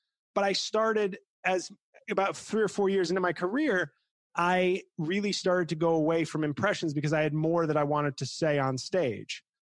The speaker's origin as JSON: {"language": "English", "region": "New York", "country": "United States", "moved": "as an adult", "said": "I just had to leave after 40 years of being a New Yorker."}